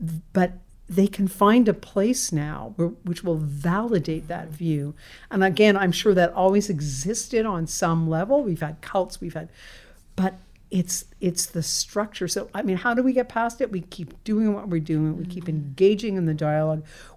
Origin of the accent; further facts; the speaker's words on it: Montreal, Quebec, Canada; I grew up in Montreal.